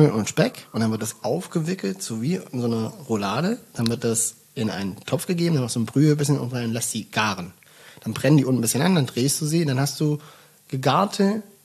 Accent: Baden-Württemberg, Germany; ich komme aus dem Schwabenland.

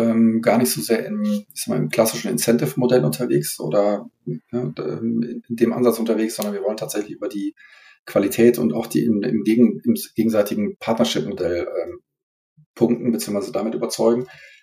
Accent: Düsseldorf, North Rhine-Westphalia, Germany; Also ich komme ja aus der Düsseldorfer Ecke hier

